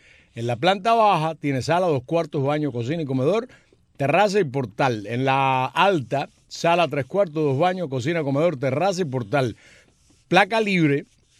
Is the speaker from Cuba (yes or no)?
yes; Cuba; La mentira y el bombardeo castrocomunista al que somos sometidos los cubanos de la isla.